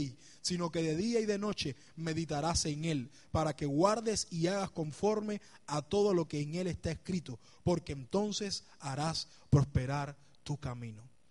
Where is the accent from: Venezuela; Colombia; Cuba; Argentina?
Cuba; moved away; cuando tuvimos que salir de Cuba para acá.